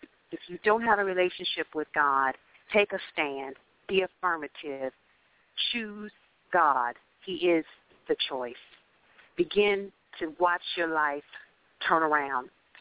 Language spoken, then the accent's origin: English; Akron, Ohio, United States; born and raised in Akron, Ohio. Many of you have heard that small town before.